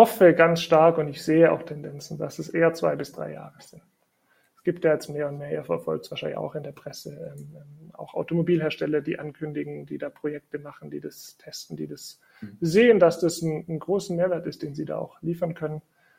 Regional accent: Baden-Württemberg, Germany; ich als Schwabe finde es natürlich auch besonders toll

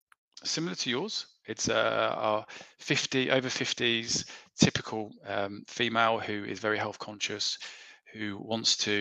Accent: South East England, United Kingdom; I was brought up in Kent

